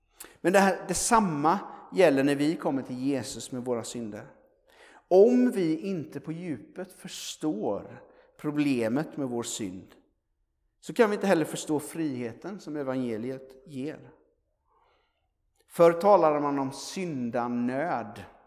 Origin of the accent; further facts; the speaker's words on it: Aneby, Jönköping County, Sweden; Jag kommer från Aneby som har ungdomsmöten typ varje helg. Eller hade när jag var liten i alla fall.